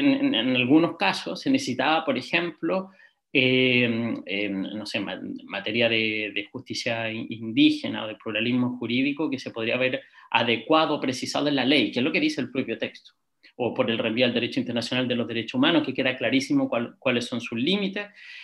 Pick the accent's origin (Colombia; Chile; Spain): Chile; dicen que es bien curioso que en Chile, quizás por nuestro legalismo, queremos siempre dejarlo todo como muy claro, todo por escrito.